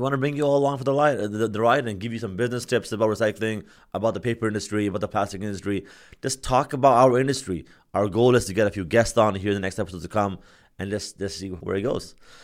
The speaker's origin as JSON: {"language": "English", "country": "Pakistan", "second_language": "English", "said": "So I'm from Pakistan. And in Pakistan, something that's really unique is that if you go to any food vendors or food stands"}